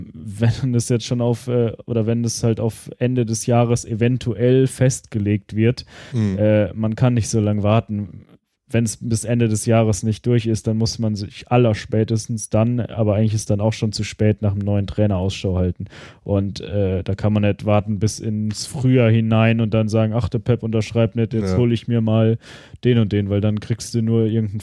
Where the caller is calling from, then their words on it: Leverkusen, North Rhine-Westphalia, Germany; Ich komme aus Leverkusen